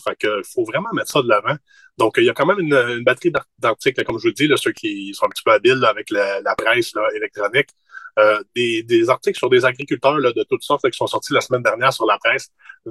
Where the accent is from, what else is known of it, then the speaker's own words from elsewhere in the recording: Cowansville, Quebec, Canada; c'est la microbrasserie qui est à Cowansville, ma ville natale.